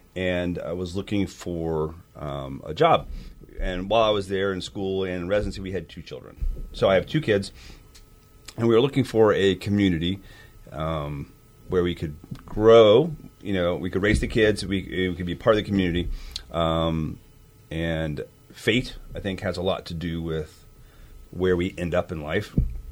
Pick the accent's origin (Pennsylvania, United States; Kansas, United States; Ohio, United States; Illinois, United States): Ohio, United States; I grew up in Ohio, and my wife is from Chattanooga